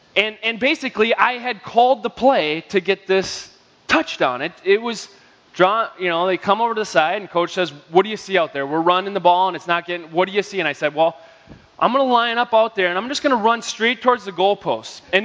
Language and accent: English; Shoreview, Minnesota, United States; I grew up in Shoreview.